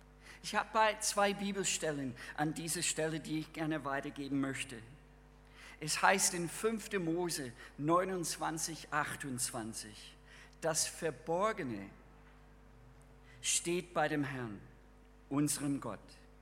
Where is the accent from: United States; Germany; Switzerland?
United States; Minnesota; German is a second language; Ich komme, wie gesagt, aus Bundesstaat Minnesota